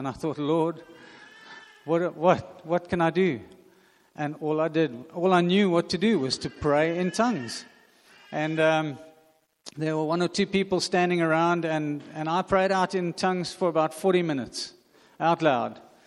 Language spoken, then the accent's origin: English; Hawaii, United States; I grew up in Hawaii. My parents were missionaries there, and my high school years were there.